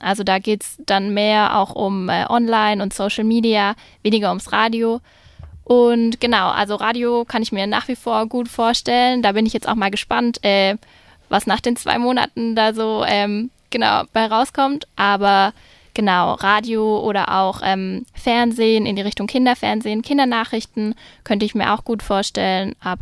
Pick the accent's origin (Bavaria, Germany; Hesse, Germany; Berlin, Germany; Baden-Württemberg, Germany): Baden-Württemberg, Germany; Tübingen; Also ich komme aus Tübingen und bin hier eben auch aufgewachsen